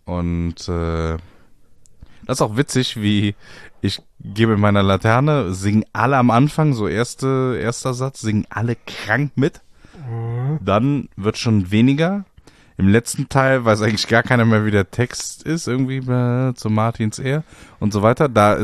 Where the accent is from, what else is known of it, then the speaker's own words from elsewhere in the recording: Cologne, North Rhine-Westphalia, Germany; ich bin ja in der Kölner Südstadt groß geworden